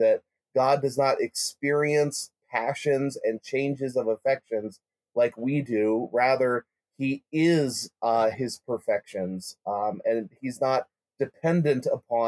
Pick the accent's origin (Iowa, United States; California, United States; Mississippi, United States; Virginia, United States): Iowa, United States; I'm from Iowa, and I have a lot of farmers in my church.